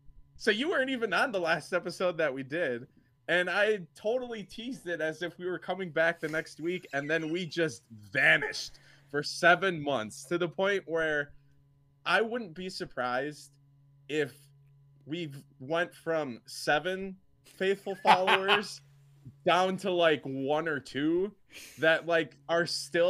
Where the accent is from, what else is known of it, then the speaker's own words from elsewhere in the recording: Wittenberg, Wisconsin, United States; I grew up in Wittenberg, Wisconsin, which is like central. That's like 30 minutes from Marshfield, and Tomahawk is another like hour and a half.